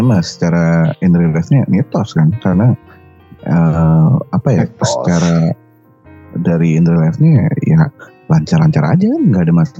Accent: Jakarta, Indonesia; Makanya gue lebih secara general aja udah, gue orang Jakarta gitu.

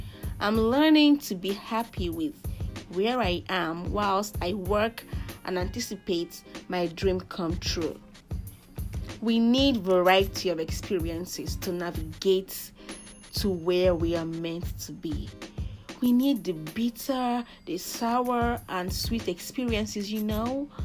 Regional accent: Nigeria; accent: Igbo; Anytime I want to speak a tiny bit of Yoruba, my Igbo accent, fiam, just pops up.

